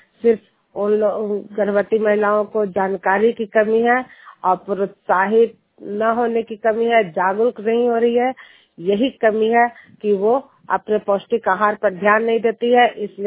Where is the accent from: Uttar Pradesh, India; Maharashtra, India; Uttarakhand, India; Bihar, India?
Bihar, India; मैं नालंदा जिला हिंसा प्रखंड जिलियार गांव के निवासी हूँ